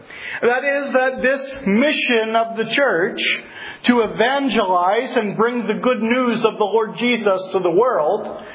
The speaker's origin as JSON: {"language": "English", "region": "Pennsylvania", "country": "United States", "said": "For those who don't know me … from Pennsylvania."}